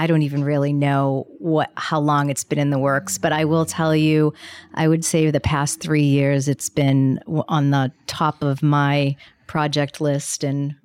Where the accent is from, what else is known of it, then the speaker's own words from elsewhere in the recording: Boston, Massachusetts, United States; moved away as an adult; also born or lived in Florida; So yes, born and raised in Boston, went to school in Florida, and then got spoiled by the warm weather. So I stayed after I graduated college